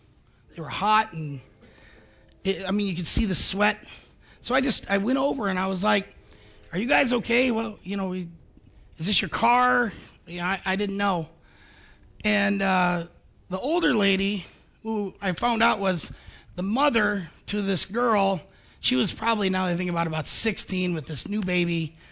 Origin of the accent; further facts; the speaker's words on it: Upper Sandusky, Ohio, United States; and I'm from Upper Sandusky, most people look like me.